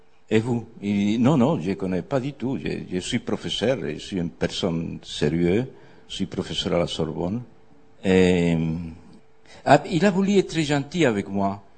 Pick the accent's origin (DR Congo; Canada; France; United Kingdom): United Kingdom; accent: British; French is a second language; j'espère que vous comprenez mon accent britannique